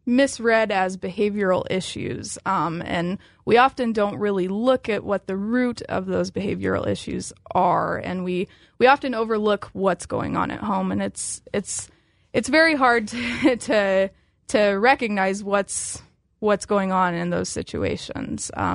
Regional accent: Knoxville, Tennessee, United States; I grew up in Knoxville, lived in Knoxville my whole life.

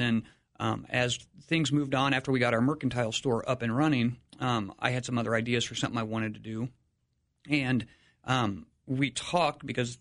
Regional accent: Washington, Illinois, United States; No, I'm not. I was born and raised in Washington, Illinois, not far away.

